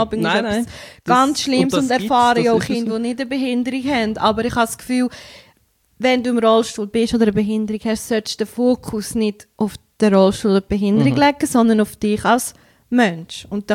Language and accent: German; Lucerne, Switzerland; ich bin im Entlebuch aufgewachsen und dann bist du von der 1. bis in der 6. Klasse im gleichen Schulhaus.